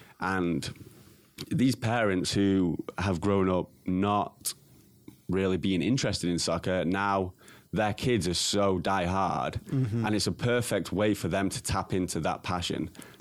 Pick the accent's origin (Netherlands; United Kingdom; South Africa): United Kingdom; Manchester, North West England; because obviously growing up in Manchester, England